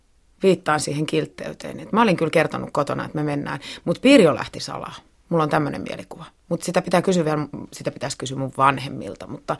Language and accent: Finnish; Oravala, Kymenlaakso, Finland; Oravala on mun kotikylä, joo.